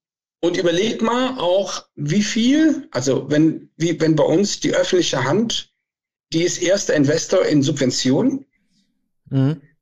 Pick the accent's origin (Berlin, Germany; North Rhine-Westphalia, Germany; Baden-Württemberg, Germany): North Rhine-Westphalia, Germany; Da, wo ich herkomme, zwischen Köln und Aachen